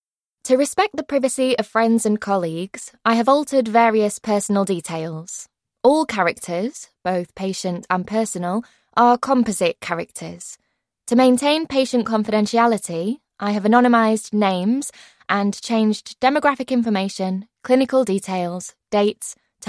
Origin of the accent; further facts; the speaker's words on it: Manchester, North West England, United Kingdom; accent: Manchester; Apparently, my Manchester accent made me difficult to understand